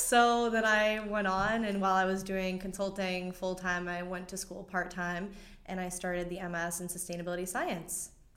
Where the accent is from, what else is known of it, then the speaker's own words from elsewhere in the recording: Miami, Florida, United States; So I grew up in Miami, around the ocean, in the ocean.